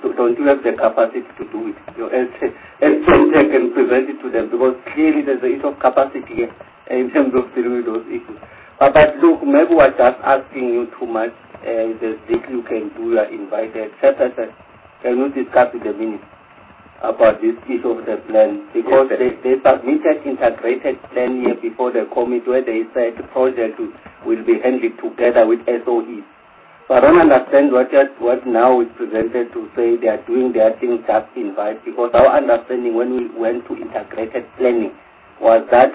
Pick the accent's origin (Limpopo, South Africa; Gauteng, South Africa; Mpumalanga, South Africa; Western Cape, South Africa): Mpumalanga, South Africa; English is a second language; because I'm from Mpumalanga.